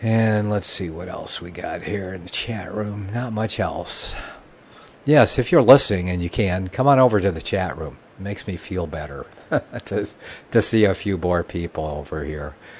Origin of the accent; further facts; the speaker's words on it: Ann Arbor, Michigan, United States; Dale's in Michigan, my home state. My birth state was Michigan. Yes, on the land there. I was born in Ann Arbor, yeah, at the University Hospital there.